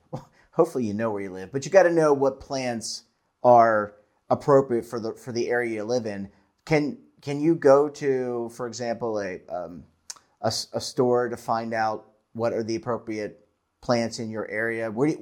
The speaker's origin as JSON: {"language": "English", "town": "Baltimore", "region": "Maryland", "country": "United States", "said": "look, I'm an Orioles fan. I'm from Baltimore."}